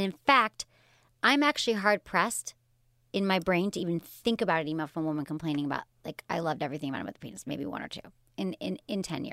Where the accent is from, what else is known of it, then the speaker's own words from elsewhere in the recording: Michigan, United States; I grew up in Michigan. I took French.